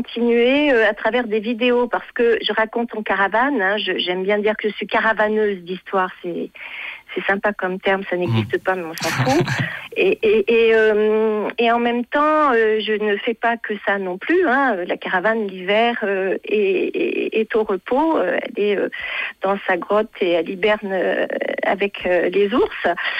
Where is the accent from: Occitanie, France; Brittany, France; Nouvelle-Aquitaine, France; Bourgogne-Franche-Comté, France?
Nouvelle-Aquitaine, France; à Vassivière en Limousin, mon pays d'origine.